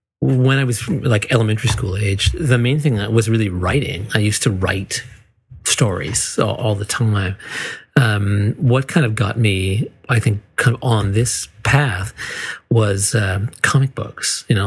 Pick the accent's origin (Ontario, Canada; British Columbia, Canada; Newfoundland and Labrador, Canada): British Columbia, Canada; Ladner; I grew up in Ladner, which is, for those of you in Vancouver, it's like on the way to the ferry, right?